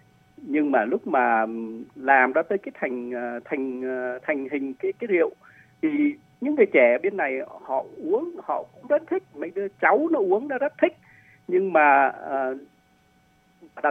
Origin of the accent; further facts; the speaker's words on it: South Vietnam, Vietnam; born there; moved away; Nhưng mà mình bố mẹ thì di cư năm 1954 đó, vô miền Nam thì mình sinh đẻ ở miền Nam.